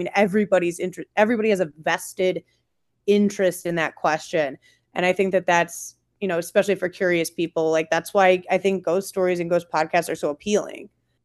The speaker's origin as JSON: {"language": "English", "town": "Libertyville", "region": "Illinois", "country": "United States", "said": "I'm from Libertyville, Illinois."}